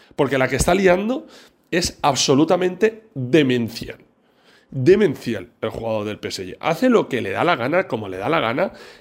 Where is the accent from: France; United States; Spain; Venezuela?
Spain; Yo soy español